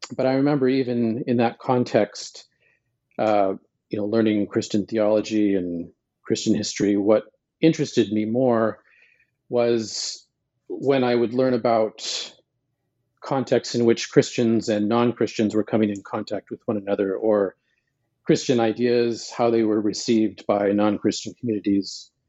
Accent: Montana, United States; born there; I was born in Montana, which really isn't what one would think of as the environment, you know, to launch a career in Islamic studies.

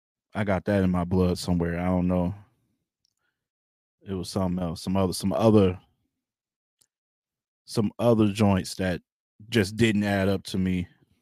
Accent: Michigan, United States; All that Ohio and all that, even though I'm from Michigan.

